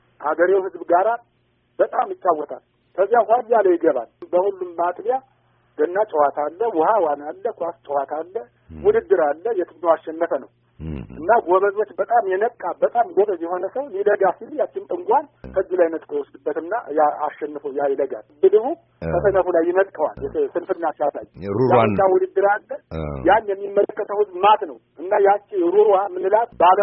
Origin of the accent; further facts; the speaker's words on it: Gozamen, Amhara, Ethiopia; born there; እንግዲህ የተወለድኩት እዚሁ ደብረ ማርቆስ አዋሳኝ እዚሁ ጎዛመን ወረዳ ማጃንገታም ቀበሌ ነው።